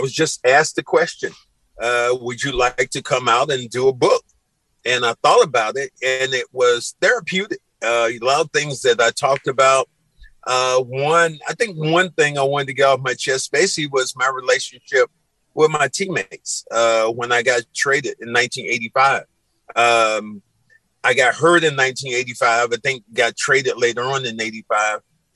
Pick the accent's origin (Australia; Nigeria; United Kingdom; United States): United States; the South; And I'm not a big fan, although I'm from the South.